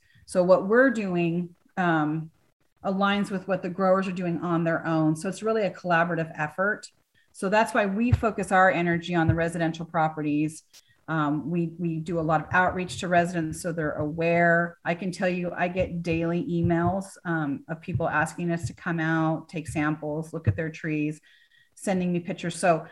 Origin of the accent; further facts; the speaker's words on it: California, United States; I grew up in California, and the ability to go and pick a piece of fruit off of your tree in your backyard.